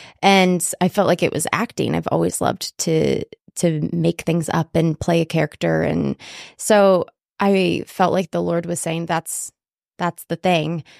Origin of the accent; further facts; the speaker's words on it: Alaska, United States; also born or lived in Washington; Well, I grew up in Alaska, between Alaska and Washington.